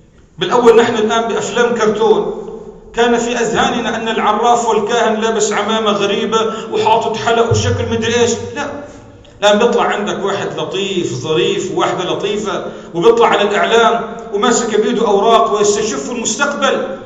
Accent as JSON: {"language": "Arabic", "region": "North Governorate", "country": "Lebanon", "tie": "born or raised there", "said": "لما كنا شباب في ريعان شبابنا كنا نجد أن بلدتنا متميزة عن بلدات مجاورة من مناطق الكورة، لأن فيها اختلاط بما يسمى العيش المشترك."}